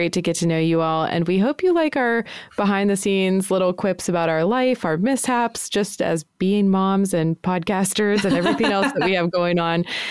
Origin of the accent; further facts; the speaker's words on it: Franklin Square, New York, United States; born there; I was born in Franklin Square, New York, on Long Island